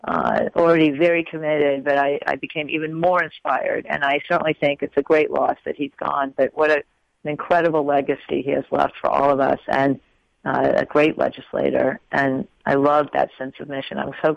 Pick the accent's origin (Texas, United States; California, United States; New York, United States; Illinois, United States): Texas, United States; growing up in Texas, that my family was deeply involved in community